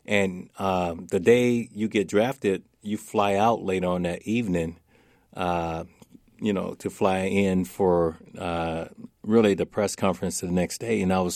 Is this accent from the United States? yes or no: yes; Starkville, Mississippi, United States; also born or lived in Crawford; It was hard coming, you know, from a very small city, you know, like Starkville, Mississippi. I was born in Crawford, Mississippi. Population probably 2,000. You know, coming to the big city